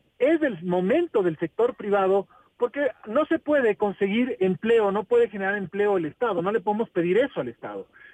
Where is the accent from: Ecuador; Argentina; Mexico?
Ecuador; Quito, Pichincha; Y eso nosotros como quiteños no podemos permitir.